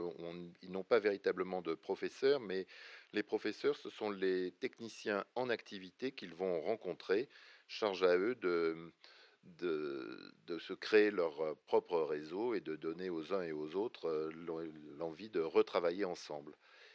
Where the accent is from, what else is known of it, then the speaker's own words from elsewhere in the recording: Marseille, Provence-Alpes-Côte d'Azur, France; Moi, je viens de Marseille, mais c'est pas moi qui ai choisi.